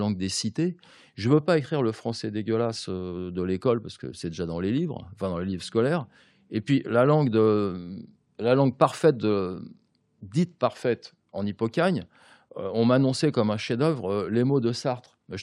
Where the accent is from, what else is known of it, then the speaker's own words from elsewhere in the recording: France; Pour moi, en tant que Français et amoureux de la langue française